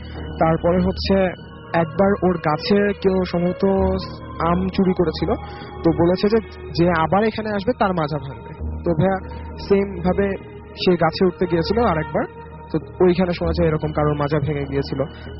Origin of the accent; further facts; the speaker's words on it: Bangladesh; এসেছি বাংলাদেশ থেকে।